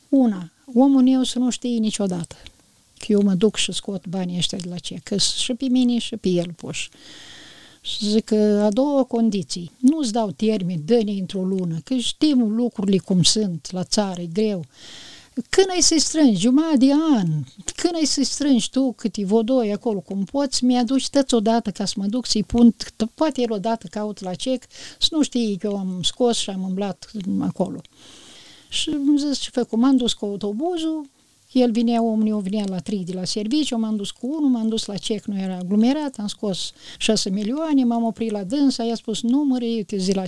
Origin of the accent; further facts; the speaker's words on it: Tișăuți, Suceava County, Romania; că în Ipotești, noi eram din Tișăuți, mai străini o leacă.